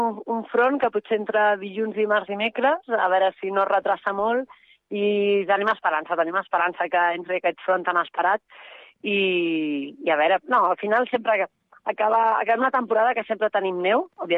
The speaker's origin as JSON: {"language": "Catalan", "region": "Catalonia", "country": "Spain", "said": "jo soc de l'Empordà."}